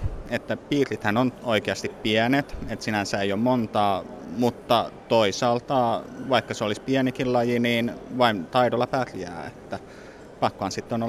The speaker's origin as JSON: {"language": "Finnish", "town": "Lahti", "region": "Päijänne Tavastia", "country": "Finland", "tie": "born or raised there", "also_born_or_lived": "Tampere / Vantaa", "lives_now": "Helsinki, Finland", "said": "ihan alun perin olen Lahdesta lähtöisin, siellä suurimman osan elämästä viettänyt. Sitten muutin Tampereelle opiskelemaan, ne kun sai pakettiin, niin sitten muutin takaisin Lahteen, sieltä Vantaalle ja nyt viime syksynä sitten Helsinkiin."}